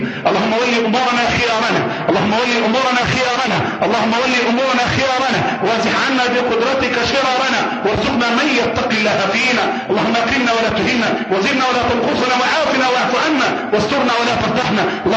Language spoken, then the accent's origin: Arabic; Egypt; اللهم احفظ بلدنا مصر من الفتن ما ظهر منها وما بطن